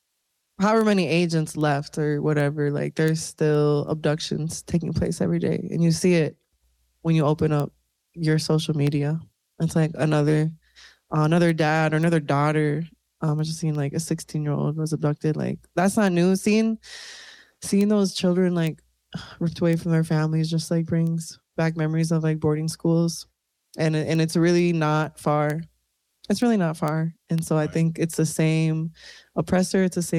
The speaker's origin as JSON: {"language": "English", "town": "St. Michael", "region": "Minnesota", "country": "United States", "tie": "born or raised there", "said": "I grew up in the Twin Cities in St. Michael."}